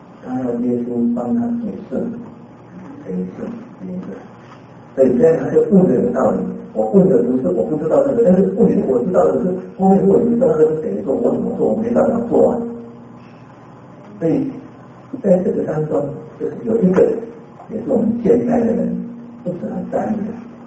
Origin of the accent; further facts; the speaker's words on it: Eastern Taiwan, Taiwan; 因为我们是台湾来的嘛，是吗？台湾是我的故乡，我是东部人